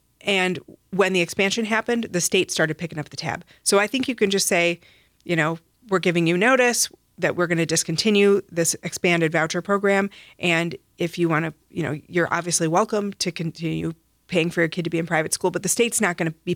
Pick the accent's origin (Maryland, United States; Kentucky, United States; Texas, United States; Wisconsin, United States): Wisconsin, United States; the reason that I grew up in Wisconsin, my parents settled in rural Taylor County when I was little, outside of Medford, north of Highway 29.